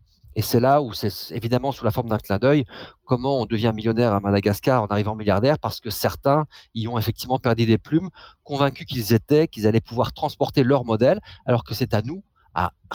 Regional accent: France; Je parle de la France parce que je suis français

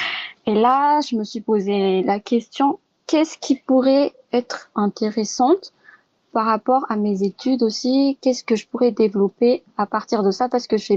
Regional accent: Madagascar; moi, j'ai vécu à Madagascar. Je suis née à Madagascar.

